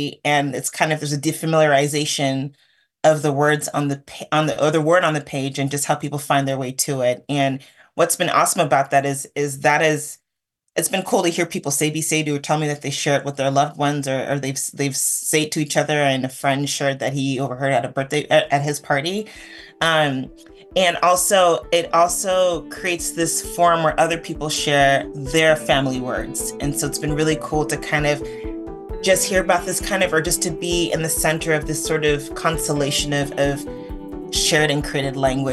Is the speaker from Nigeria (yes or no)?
no; Chicago, Illinois, United States; It reminds me of growing up in Chicago. My family used to take a couple of kids out of the Robert Taylor homes every summer to go swimming.